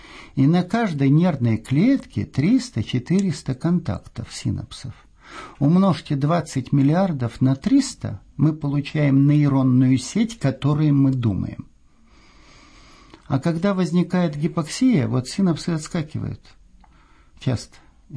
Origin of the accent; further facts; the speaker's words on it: Estonia; Я вырос в Эстонии